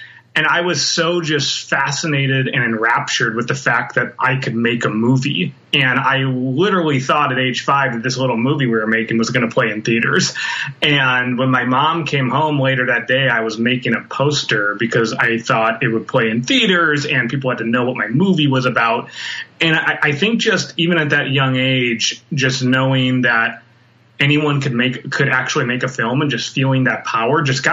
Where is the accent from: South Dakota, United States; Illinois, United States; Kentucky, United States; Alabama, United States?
Illinois, United States; Chicago; Well, I grew up in the Chicago area